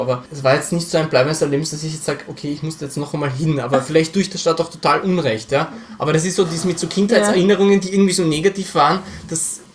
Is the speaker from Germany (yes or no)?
no; Austria; ich bin zwar in Österreich aufgewachsen, aber ich habe überhaupt keine Beziehung zu Österreich.